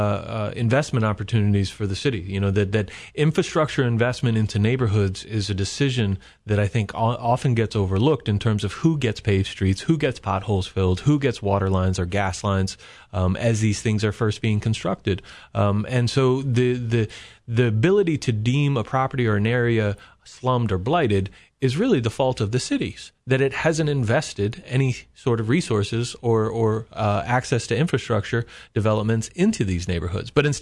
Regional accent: Charlottesville, Virginia, United States; part of the history that we as people growing up in Charlottesville are often taught.

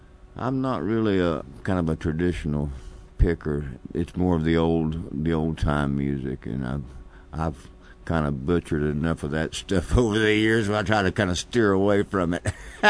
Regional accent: Appalachia, United States; And so being born and raised in the Appalachian Mountains, and these are pretty mountains up here, man.

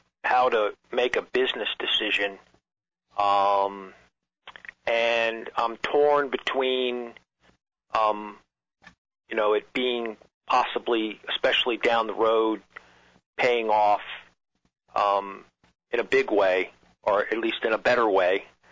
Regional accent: Charlottesville, Virginia, United States; I'm from Charlottesville.

